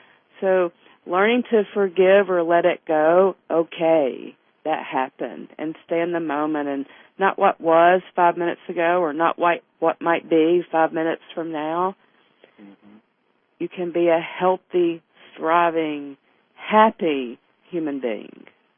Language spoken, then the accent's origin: English; the South, United States; And you know, I grew up in the South where racism ran high.